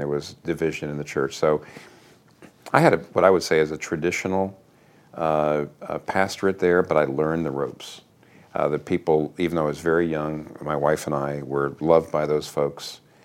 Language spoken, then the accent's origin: English; Pennsylvania, United States; Well, I was raised in Pennsylvania in a middle-class home.